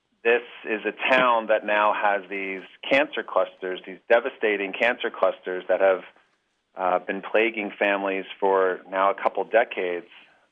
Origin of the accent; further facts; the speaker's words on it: New Jersey, United States; growing up in New Jersey, we had these horrific water pollution challenges, both with Barnegat Bay, where I lived, but particularly the ocean.